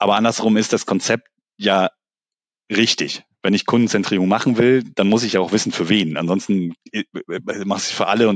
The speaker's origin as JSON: {"language": "German", "region": "Berlin", "country": "Germany", "said": "wir kommen beide aus Berlin"}